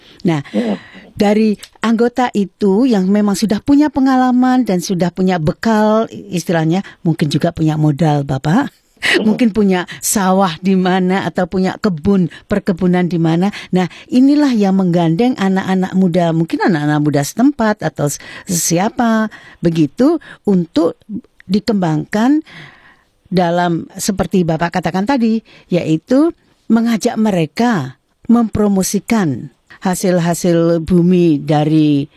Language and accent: Indonesian; Semarang, Central Java, Indonesia; saya berasal dari Semarang, di luar kota Semarang, seperti di daerah Gunung Pati dan sebagainya itu